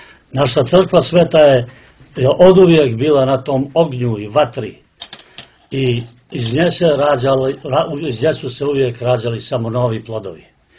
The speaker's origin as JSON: {"language": "Serbian", "region": "Podgorica", "country": "Montenegro", "tie": "born or raised there", "said": "ja kao dijete u Podgorici se sjećam priča o tome, pa i od pokojne majke koja je ovdje rođena"}